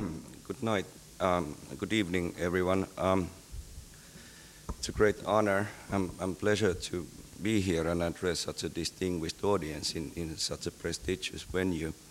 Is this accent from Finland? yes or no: yes; Finland; English is a second language; I come from Finland, which is a rather peripheral country in the northeastern part of Europe.